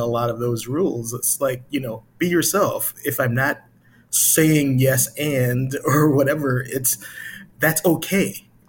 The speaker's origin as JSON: {"language": "English", "town": "Chicago", "region": "Illinois", "country": "United States", "said": "I'm from Chicago originally."}